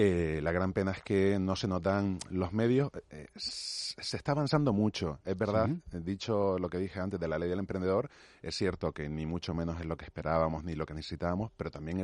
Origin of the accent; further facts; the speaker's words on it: Canary Islands, Spain; decidimos juntar un grupo de emprendedores ahí en mi tierra, de Canarias